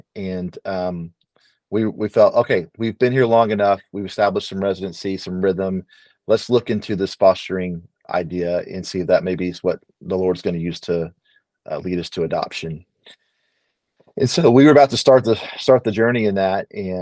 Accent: Beaumont, United States; back through my youth pastor growing up in Beaumont, really opened our eyes to just this.

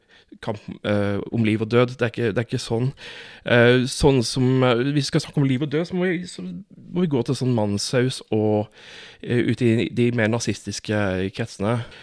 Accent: Fevik, Agder, Norway; Jeg kommer jo fra Fevik, Breivik, ja, ja, der de hadde såkalt Breivik-slaget.

